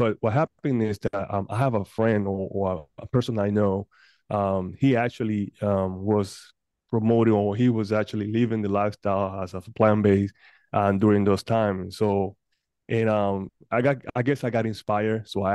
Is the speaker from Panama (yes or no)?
yes; Panama; now in Houston, United States; Yeah, I was born in Panama, in Central America.